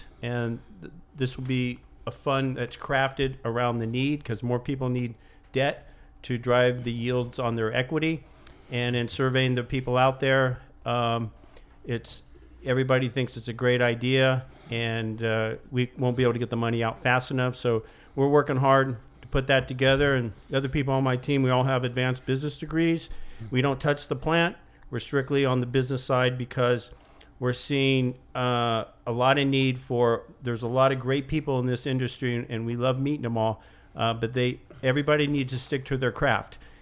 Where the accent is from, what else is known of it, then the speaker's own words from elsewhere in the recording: California, United States; I'm from South Orange County.